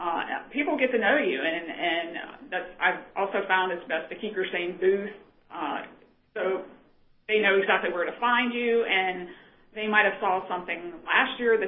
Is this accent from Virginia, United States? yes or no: no; Indiana, United States; which this will be my first show in Ohio County, and I'm actually from Ohio County